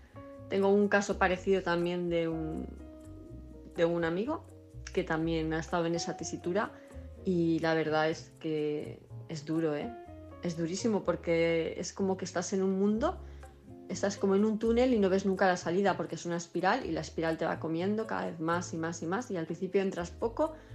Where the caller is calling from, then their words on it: Palma de Mallorca, Balearic Islands, Spain; de Palma de Mallorca